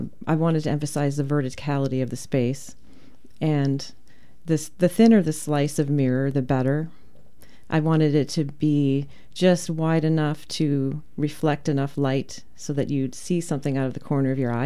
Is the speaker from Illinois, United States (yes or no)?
yes; Chicago, Illinois, United States; I am. I'm from the Chicago area.